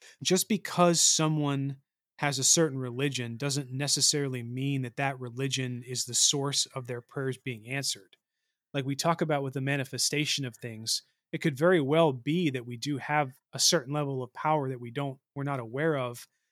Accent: United States; because that's where I grew up in America, surrounded by Christianity and whatnot.

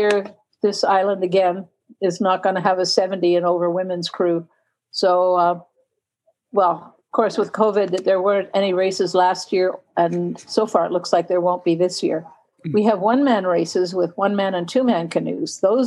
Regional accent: Montreal, Quebec, Canada; moved away as an adult; now in United States; Well, I grew up in Montreal

